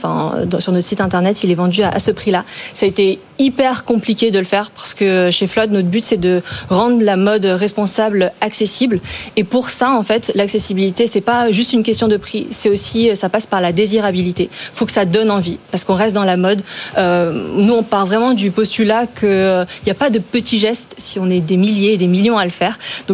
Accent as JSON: {"language": "French", "country": "France", "said": "on a cherché à faire plus proche parce qu'on est français"}